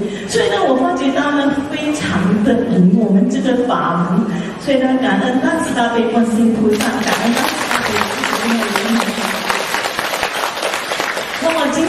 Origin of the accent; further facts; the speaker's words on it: Kedah, Malaysia; now in Kuala Lumpur, Malaysia; ，其实呢我是北马人，吉打州嫁到吉隆坡